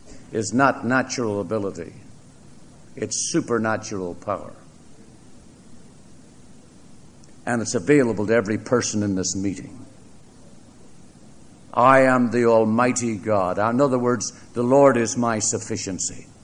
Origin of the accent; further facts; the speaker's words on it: Northern Ireland, United Kingdom; I said, no, I'm not a Canadian. I am from Ireland, Northern Ireland.